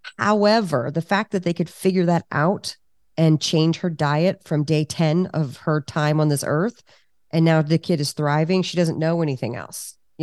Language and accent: English; United States; I'm American. I can throw my country under the bus.